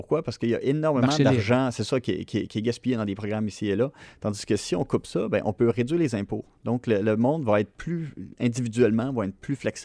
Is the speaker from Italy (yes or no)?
no; Montreal, Quebec, Canada; now in Gaspésie, Canada; J'ai fait mes études sur la Rive-Sud de Montréal, là où j'ai grandi, à Montréal